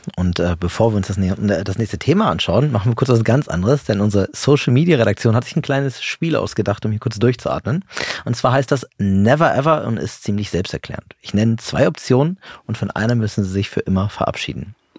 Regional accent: Rhineland, Germany; Als Rheinländer ist das eine schwierige Frage

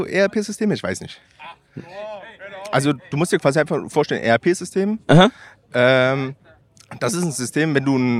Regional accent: Saxony, Germany; Bautzen ist da und ich komme quasi unten aus der Pfote.

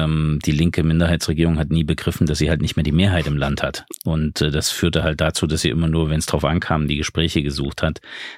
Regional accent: Thuringia, Germany; Wenn man gebürtiger Thüringer ist, wenn es seine Heimat ist

